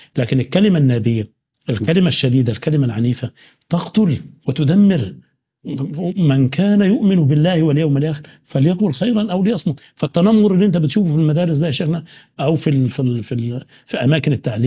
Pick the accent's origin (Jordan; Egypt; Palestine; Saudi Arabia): Egypt; Upper Egypt; كان عندنا في الصعيد زمان